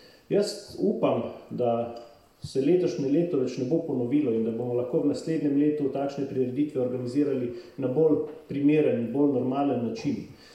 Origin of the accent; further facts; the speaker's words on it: Metlika, White Carniola, Slovenia; Jaz sem zelo ponosen, da sem iz Metlike, da sem iz Bele krajine.